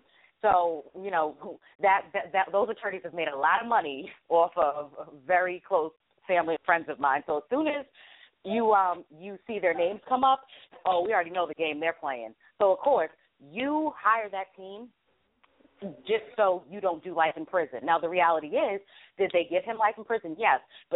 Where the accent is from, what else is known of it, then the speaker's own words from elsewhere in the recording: Boston, Massachusetts, United States; No, I mean, I'm from Boston, so it's like Patriots Nation all the freaking way